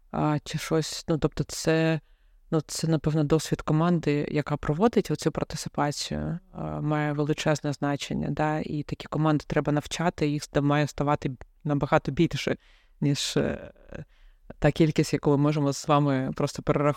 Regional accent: Kharkiv, Kharkiv Oblast, Ukraine; От я сама з Харкова, і я зараз не думаю, що зараз мій вихід в Харкові щось пропонувати.

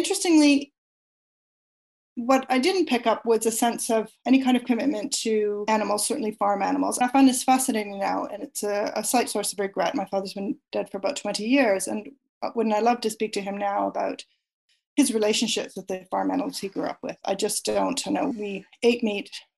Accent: Toronto, Ontario, Canada; born there; So I was born in Toronto, and Toronto is located on the traditional territory of several Indigenous nations, including the Mississaugas of the Credit, the Anishinaabeg, the Chippewa, the Haudenosaunee, and the Wendat

